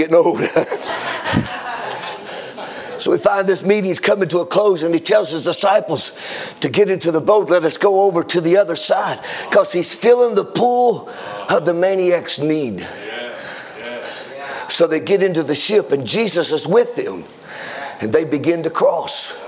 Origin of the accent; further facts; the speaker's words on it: the South, United States; Now, I'm from the South. We get emotional where I'm from.